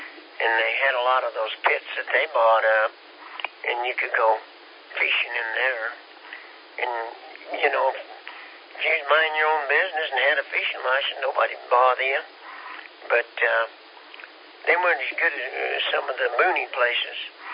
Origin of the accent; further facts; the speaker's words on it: Kansas, United States; I'm from Kansas, and I said, that's my rod while I'm here